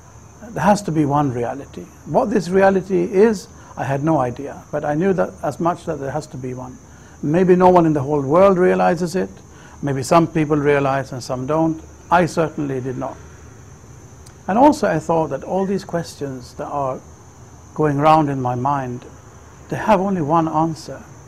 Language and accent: English; Sweden; I'm going to tell you how I came into Islam. I grew up in Sweden. I was born in the late 50s.